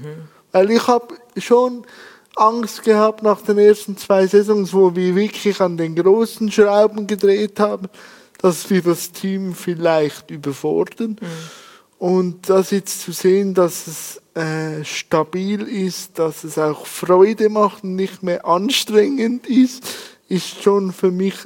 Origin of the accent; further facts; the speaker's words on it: Switzerland; Und da muss ich ein großes Kränzchen binden, sagt man bei uns in der Schweiz so.